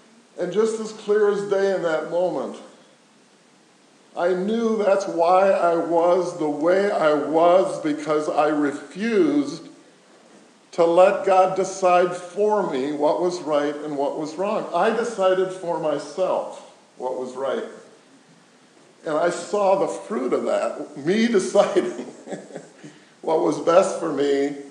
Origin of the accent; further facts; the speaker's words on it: Rockford, Illinois, United States; In Rockford, Illinois.